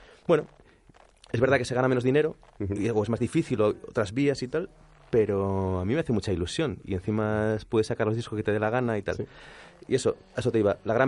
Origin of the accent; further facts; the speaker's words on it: Bilbao, Basque Country, Spain; Yo soy de Bilbao